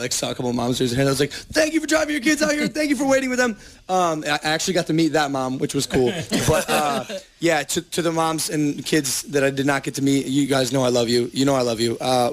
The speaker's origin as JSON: {"language": "English", "region": "Ohio", "country": "United States", "said": "Like, I'm a boy from Ohio. What am I doing here, bro?"}